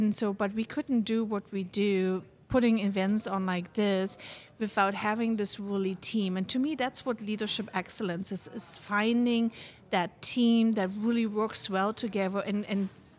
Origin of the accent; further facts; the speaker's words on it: Germany; If you take the example of Germany, my home country